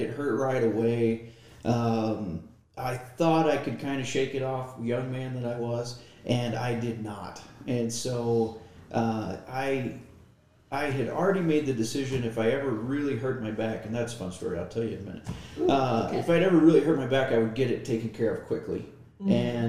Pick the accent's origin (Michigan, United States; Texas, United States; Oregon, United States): Texas, United States; Amarillo; Amarillo, Texas. Yeah, I grew up in Amarillo.